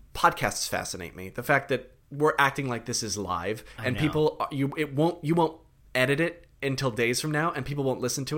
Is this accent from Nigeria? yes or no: no; Connecticut, United States; now in New York City, United States; So when the pandemic hit, I left the city, and I grew up in Connecticut. So I went back up to my parents' house in Connecticut